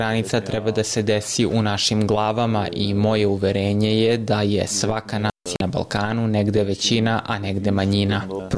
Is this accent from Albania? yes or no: yes; Albania; kao što i kod nas u Albaniji